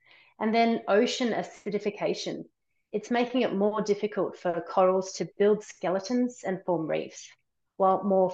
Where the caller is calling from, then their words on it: Magnetic Island, Queensland, Australia; And I'm calling in from Magnetic Island, or otherwise known as Yunbanan, which is a beautiful island on the Great Barrier Reef.